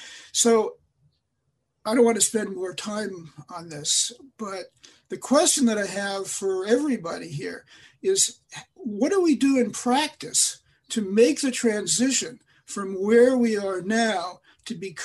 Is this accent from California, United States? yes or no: yes; California, United States; So I'm also from California.